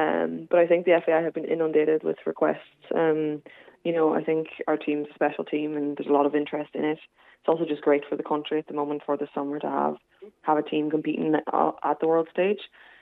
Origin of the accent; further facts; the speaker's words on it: Ireland; I think as the Irish, we love the underdog title and ethos. So for us going over there, we know there's going to be, you know, a lot of Irish supporters.